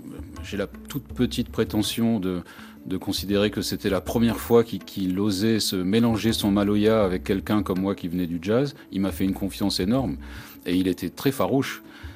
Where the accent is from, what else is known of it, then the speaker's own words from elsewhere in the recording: Réunion, France; je suis créole, je suis réunionnais.